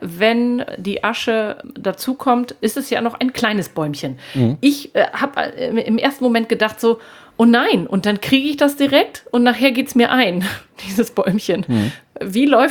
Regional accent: Northern Germany, Germany; ich als Norddeutsche muss mich ja immer da nochmal wieder reinfinden

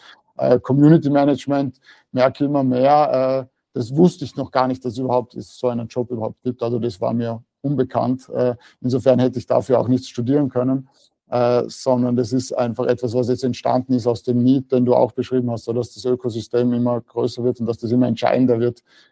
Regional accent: Vorarlberg, Austria; also born or lived in Vienna; als ich wieder aus Wien zurück in meine Heimat nach Vorarlberg gekommen bin

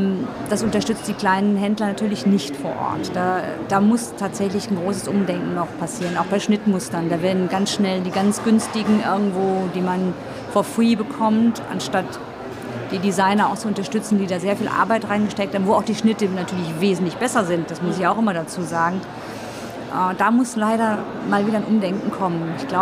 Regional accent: Düsseldorf, North Rhine-Westphalia, Germany; Ich komme jetzt aus Düsseldorf

